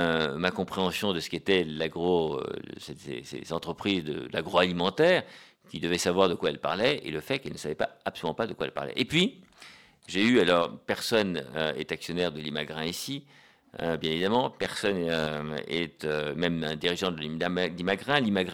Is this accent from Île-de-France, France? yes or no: no; Broglie, Normandy, France; tout était bon à Broglie, chez moi, en Normandie.